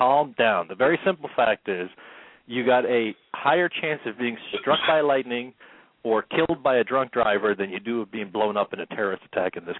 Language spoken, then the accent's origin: English; United States; The point is that we're American, so it affects us more when it happens here, real simple.